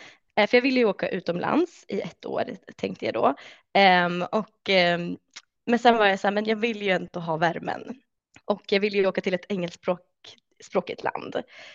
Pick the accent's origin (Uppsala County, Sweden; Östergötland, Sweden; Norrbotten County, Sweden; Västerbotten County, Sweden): Uppsala County, Sweden; Uppsala; jag är ju 26 år gammal, kanske man vill veta. Och jag växte upp i Uppsala, eller lite utanför Uppsala, ute på landet, med min familj.